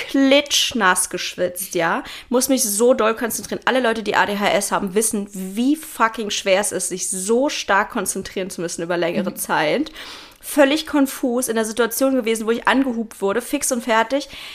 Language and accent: German; Berlin, Germany; ich komme ja aus Berlin und bei uns hatte halt niemand ein Auto.